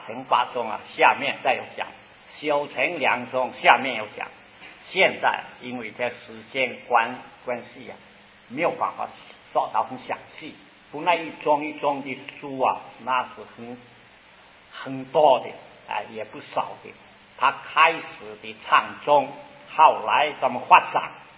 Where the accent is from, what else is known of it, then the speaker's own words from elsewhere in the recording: Guangdong, China; Chinese is a second language; 我是广东人，再讲啊，讲好听一点。